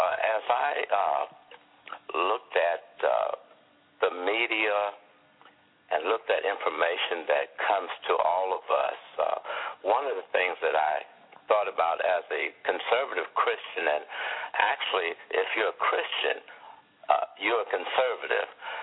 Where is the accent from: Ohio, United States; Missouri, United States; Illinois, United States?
Illinois, United States; Alton; So I conceived this idea, being born and raised in Alton, Illinois, that is the place where Elijah P. Lovejoy came from St. Louis to print a newspaper